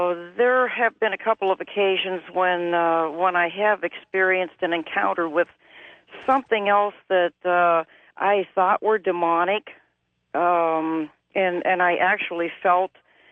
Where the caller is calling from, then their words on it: Ashtabula, Ohio, United States; from Ashtabula, Ohio.